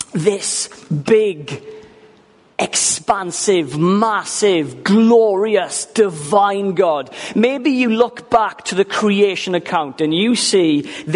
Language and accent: English; Ammanford, Wales, United Kingdom; now in Pontypridd, United Kingdom; I'm 32 years old. I'm from Armanford originally. And now I'm living in Pontypridd, the great land